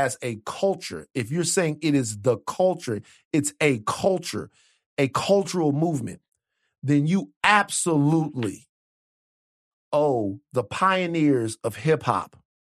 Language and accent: English; the South, United States; I'm obviously from the South.